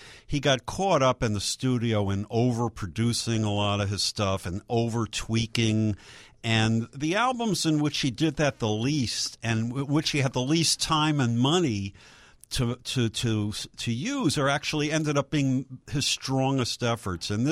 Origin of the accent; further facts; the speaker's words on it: New York, United States; accent: New York; My New York accent is T-O-U-R-I-N-G, touring